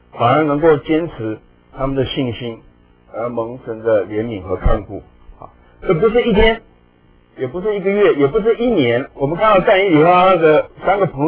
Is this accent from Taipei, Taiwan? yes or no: yes; Taipei, Taiwan; 我记得小时候在台北这个上门街进信会，